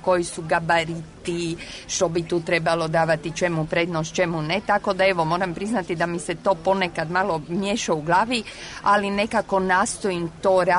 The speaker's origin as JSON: {"language": "Croatian", "town": "Rijeka", "region": "Primorje-Gorski Kotar County", "country": "Croatia", "also_born_or_lived": "Zagreb", "moved": "as an adult", "lives_now": "Prague, Czechia", "said": "Pa ja sam zapravo iz Rijeke, međutim studirala sam, završila sam dramaturgiju na Akademiji u Zagrebu i onda sam zapravo dugo godina živjela i radila u Zagrebu i prije 2 godine sam preselila u Prag."}